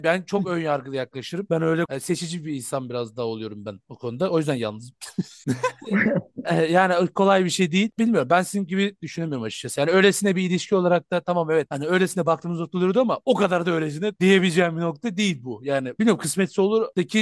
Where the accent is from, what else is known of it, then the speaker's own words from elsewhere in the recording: Trabzon, Turkey; Zaten ben Trabzonluyum bir damarım var.